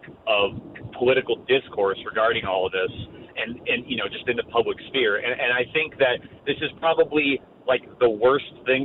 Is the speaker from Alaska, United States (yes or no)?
no; California, United States; I'm originally from California